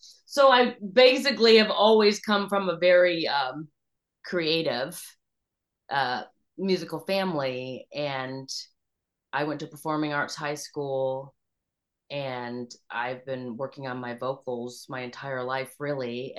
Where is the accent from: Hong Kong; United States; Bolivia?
Hong Kong; And we grew up overseas in Hong Kong.